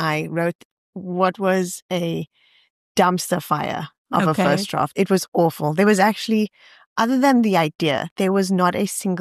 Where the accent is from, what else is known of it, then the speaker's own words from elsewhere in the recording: South Africa; And I think as a South African, you do sort of forget that you can send an email. It doesn't matter that they're based across the oceans.